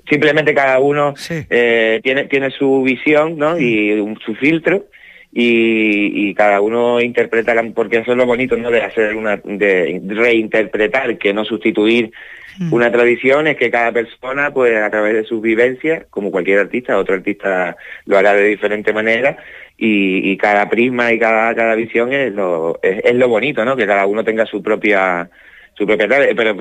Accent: Canary Islands, Spain; yo soy un muchachito canario de 30 y pico

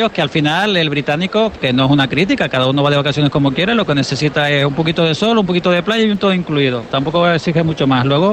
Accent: Canary Islands, Spain; pero realmente yo soy canario ante todo

